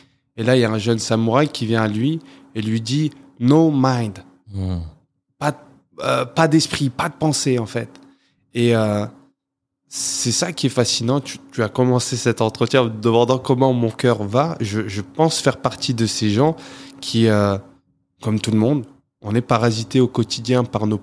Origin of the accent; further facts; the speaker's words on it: Toulouse, Occitanie, France; je viens du quartier Croix de Pierre, à Toulouse. C'est un quartier qui était peuplé et qui est certainement aujourd'hui encore peuplé essentiellement par des personnes âgées.